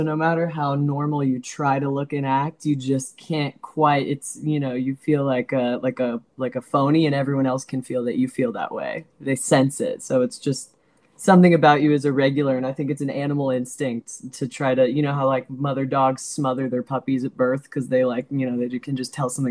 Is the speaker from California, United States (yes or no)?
yes; Los Angeles, California, United States; I grew up in Los Angeles, yeah.